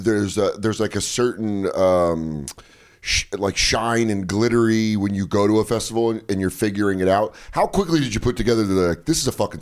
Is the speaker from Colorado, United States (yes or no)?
yes; Aurora, Colorado, United States; Yeah, I grew up in Aurora, Colorado.